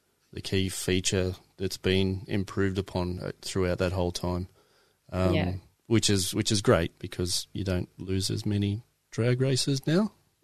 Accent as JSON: {"language": "English", "town": "Sydney", "region": "New South Wales", "country": "Australia", "said": "that's right. Fellow Westie."}